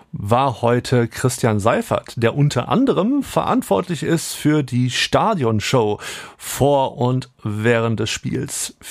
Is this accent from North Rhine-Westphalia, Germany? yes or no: no; Wolfsburg, Lower Saxony, Germany; now in Hamburg, Germany; Ich bin zwar gebürtiger Wolfsburger, lebe aber schon seit über 15 Jahren in Hamburg